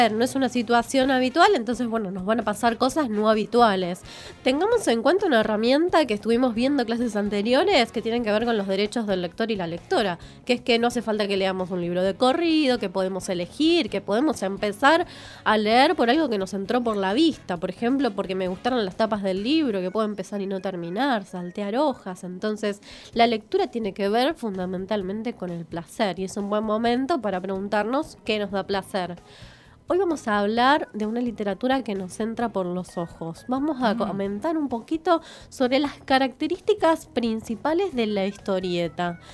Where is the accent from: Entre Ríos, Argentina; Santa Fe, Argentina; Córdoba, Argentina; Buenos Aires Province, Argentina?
Santa Fe, Argentina; Rosario; Ay, yo soy de Rosario